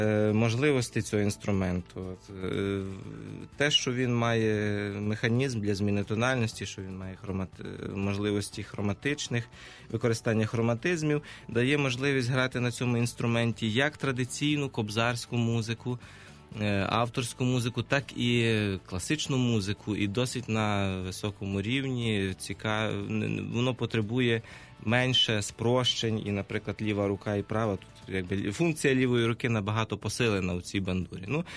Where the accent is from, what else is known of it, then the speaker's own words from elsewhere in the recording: Ternopil Oblast, Ukraine; він народжений в селі Кальне, тоді ще Козівського району, так що мій земляк